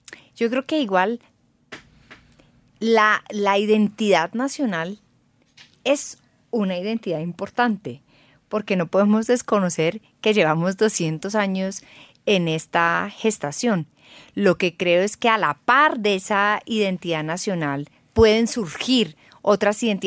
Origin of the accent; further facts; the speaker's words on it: Colombia; Pero cuando se acaba eso, ¿qué nos une como colombianos?